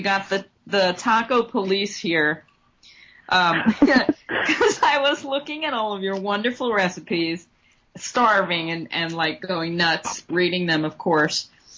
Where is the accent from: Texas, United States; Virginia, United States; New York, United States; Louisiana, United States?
New York, United States; also born or lived in California / France; I'm originally from New York. I'm in New York now.